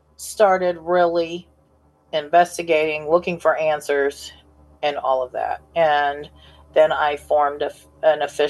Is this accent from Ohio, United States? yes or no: yes; Ohio, United States; I was raised in Van Wert County. My parents split up when I was young, and then I was raised in Van Wert County, which is the next county over.